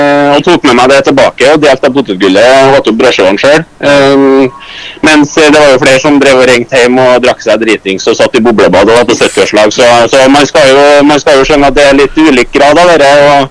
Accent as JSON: {"language": "Norwegian", "town": "Leksvika", "region": "Trøndelag", "country": "Norway", "tie": "born or raised there", "said": "Jeg vokste opp i Leksvika og har hestegård i Mossvika med bestefaren min, så har vært avløser litt rundt omkring på gårda i Leksvika"}